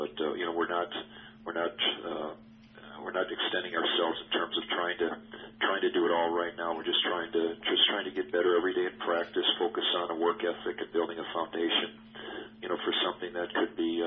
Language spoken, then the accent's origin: English; Minneapolis, Minnesota, United States; growing up in the Midwest, I spent a lot of years in the Midwest, growing up in Minneapolis